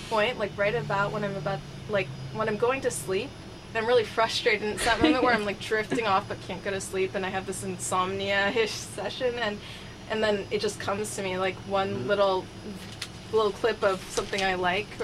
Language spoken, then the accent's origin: English; Santa Rosa, California, United States; now in Santa Cruz, United States; because I grew up in Santa Rosa